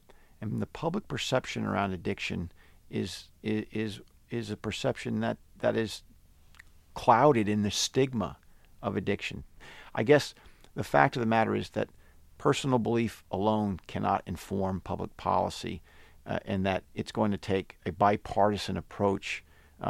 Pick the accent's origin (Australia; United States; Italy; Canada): United States; Minnesota; also born or lived in Texas; I'm from Minnesota, and I'm a person in recovery.